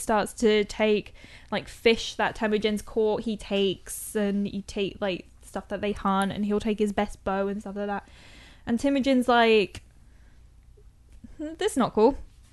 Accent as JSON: {"language": "English", "country": "United Kingdom", "said": "I have no idea, because I'm British."}